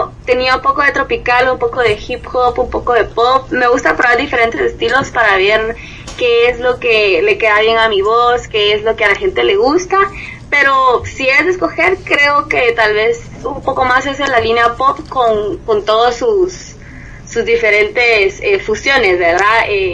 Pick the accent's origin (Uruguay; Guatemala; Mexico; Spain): Guatemala; ¿por qué cantas en inglés y uh-huh. sos chapina? Uh-huh. Pero realmente, como crecí oyendo solo música en inglés